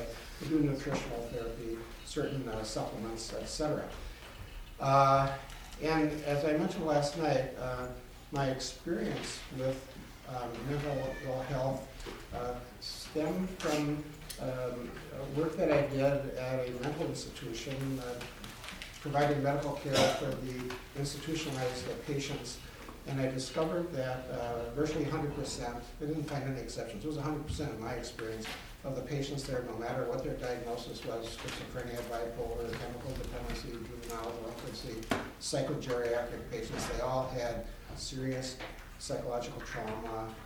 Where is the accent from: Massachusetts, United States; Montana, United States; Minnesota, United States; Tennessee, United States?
Minnesota, United States; Duluth; I'm also a family physician. I'm from Duluth, Minnesota.